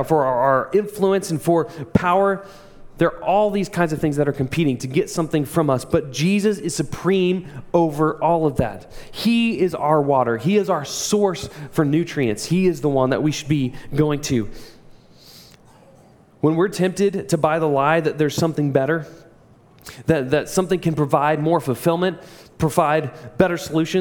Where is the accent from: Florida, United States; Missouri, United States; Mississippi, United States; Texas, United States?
Missouri, United States; Joplin; We actually have one in Greenwood, but I grew up in Joplin, Missouri, and so there was a place called BioLife.